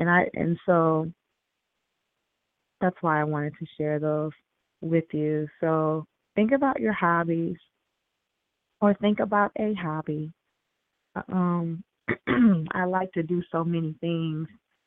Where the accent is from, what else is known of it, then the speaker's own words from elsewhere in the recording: the South, United States; I know I'm from the South, and I know in New York they don't really do that.